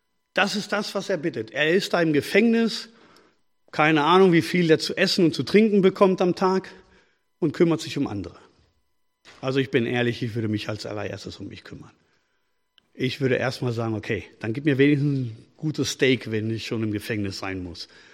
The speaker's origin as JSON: {"language": "German", "country": "Spain", "said": "Und wir als Spanier kennen das auch."}